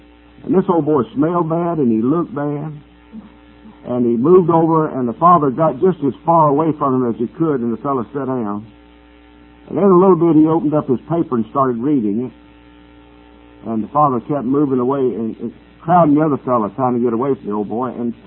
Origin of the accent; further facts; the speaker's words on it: North Carolina, United States; I was born up in North Carolina in a little mill town. Textile village, they call it today, but it was a mill town when I grew up in 1930, in the 30s and 40s.